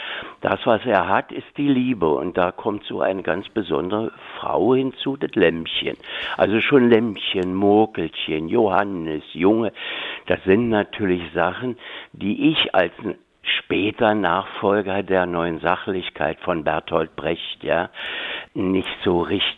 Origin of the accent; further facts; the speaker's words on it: Germany; ich komme ja aus der Deutschen Demokratischen Republik